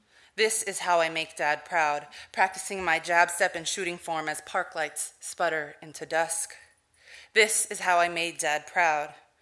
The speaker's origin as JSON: {"language": "English", "region": "California", "country": "United States", "tie": "born or raised there", "said": "And I grew up in the San Fernando Valley my whole life"}